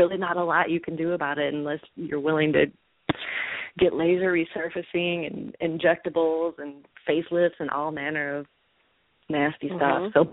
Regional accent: the South, United States; But it was from me growing up in the South, you know, with my hair in a ponytail.

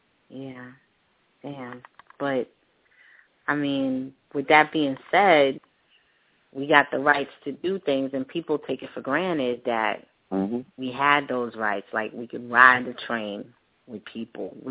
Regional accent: Stamford, Connecticut, United States; And I grew up in Stanford, and 42 was about Jackie Robinson

